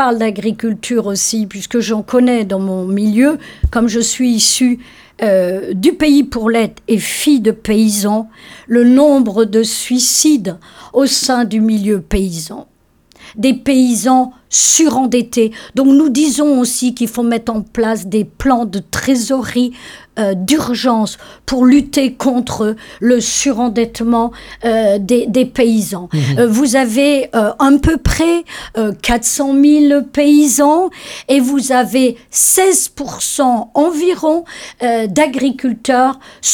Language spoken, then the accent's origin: French; Brittany, France; Nous sommes beaucoup du Morbihan à être atterrés.